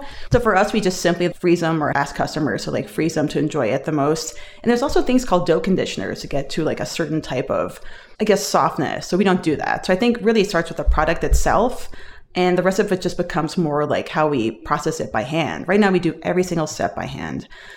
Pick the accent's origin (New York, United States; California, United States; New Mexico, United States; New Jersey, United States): New Jersey, United States; Irvington; And we had amazing bagels in New Jersey, especially in my hometown of Irvington.